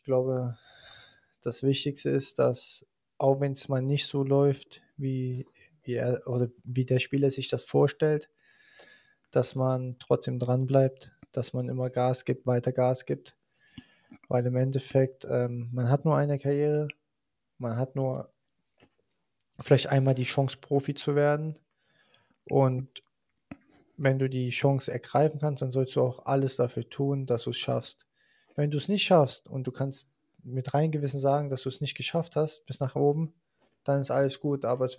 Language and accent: German; Germany; now in Austria; Schon, aber Wien ist nicht meine Heimat und ich fühle mich nicht wohl, also klar, Deutschland ist meine Heimat, ich fühle mich wohl in Österreich